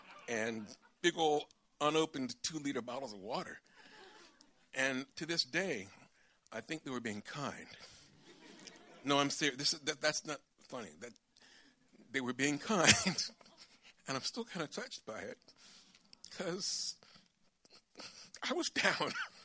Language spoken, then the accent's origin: English; United States; I'm dirty. I'm American. Demographically, I'm unsuited.